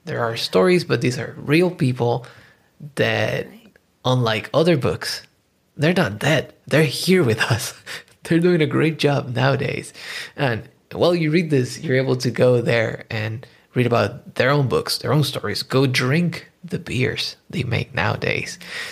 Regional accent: Puerto Rico; I grew up in Puerto Rico

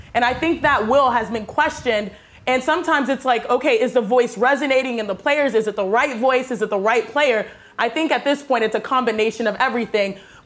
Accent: Houston, Texas, United States; I say we because you said it, I'm from Houston.

